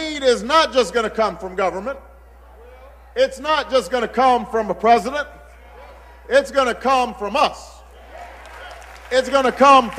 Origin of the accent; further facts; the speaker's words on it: Hawaii, United States; I was growing up in Hawaii. Hawaii is not quite as tough as the South Side.